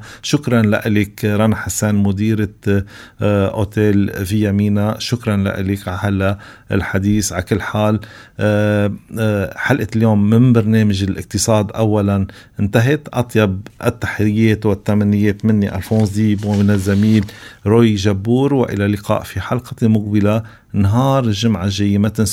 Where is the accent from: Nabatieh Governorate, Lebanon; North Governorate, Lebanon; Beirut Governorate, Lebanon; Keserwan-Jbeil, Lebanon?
North Governorate, Lebanon; لاني انا شمالي ابن شمال، واشتغلت بالمينا واشتغلت بالشمال اعلاميا